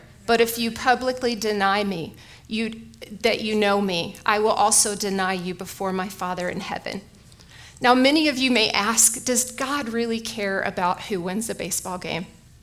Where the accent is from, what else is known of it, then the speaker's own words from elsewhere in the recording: Texas, United States; One, because I'm a Texan